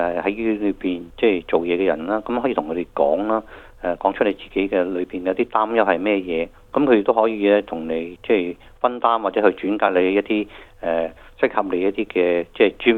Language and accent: Cantonese; China; 咁即係我哋中國人都有一句説話啦，叫做有苦自己知